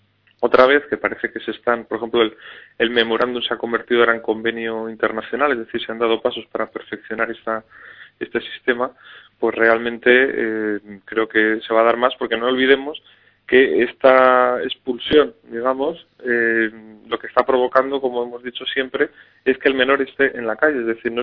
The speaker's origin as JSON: {"language": "Spanish", "region": "Basque Country", "country": "Spain", "said": "pero sí, la verdad que como vasco, como tú dices"}